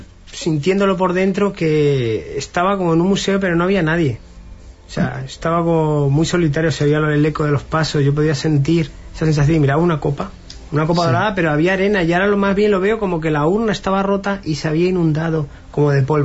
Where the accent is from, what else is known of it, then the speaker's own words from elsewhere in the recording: Ibiza, Balearic Islands, Spain; Sí, en Ibiza, soy ibicenco.